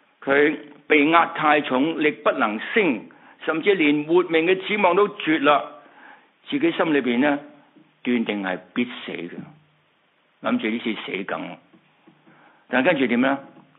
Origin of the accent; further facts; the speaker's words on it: China; 我们中国人也都有一句话说，人不为己，天诛地灭。